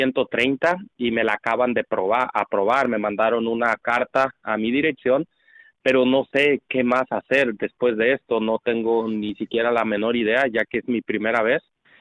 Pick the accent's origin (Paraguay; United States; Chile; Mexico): United States; Los Angeles, California; born there; now in Florida, United States; Sí, yo nací en Los Ángeles, California.